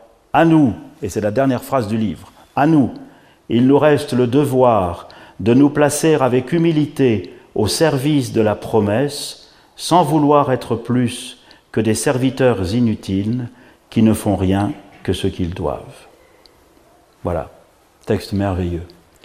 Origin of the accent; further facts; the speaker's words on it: Algeria; born there; Je le dis parce que je suis né en Algérie.